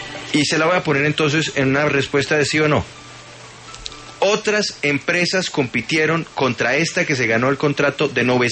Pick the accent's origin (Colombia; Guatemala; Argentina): Colombia; Nosotros tenemos una misión, todos como colombianos